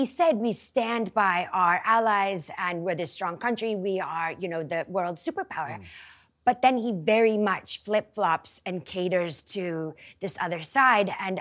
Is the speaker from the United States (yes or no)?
yes; California, United States; If you go to my home state of California, and it is literally full of the American dream.